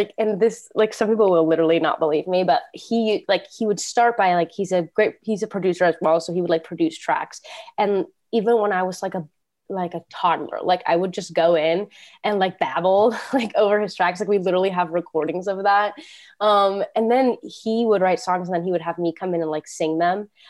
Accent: Florida, United States; also born or lived in Cape May, United States; I was born in Jersey, South Jersey in Cape May, but I moved to Florida when I was really little. So I'm a total Florida girl now. I've lived here for pretty much all my life, like for 21, 22 years.

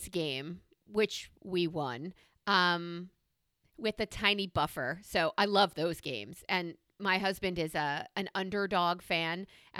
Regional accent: New York, United States; the reason I feel the way I do is because I grew up in New York sports.

